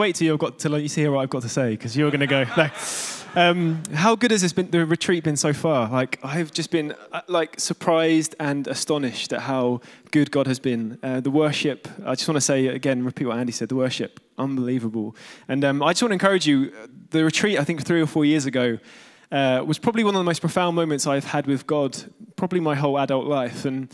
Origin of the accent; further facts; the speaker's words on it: London, United Kingdom; and I'm from East London.